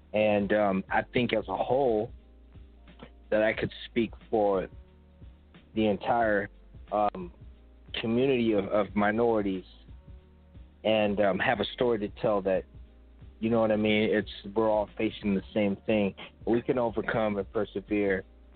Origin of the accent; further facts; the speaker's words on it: California, United States; also born or lived in the islands; I didn't just grow up in the islands. I grew up in the mainland too, meaning I grew up in California